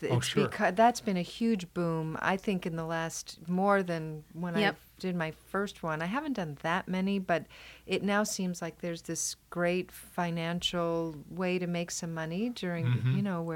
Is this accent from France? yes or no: no; New York, United States; which I'm from New York, so it should be.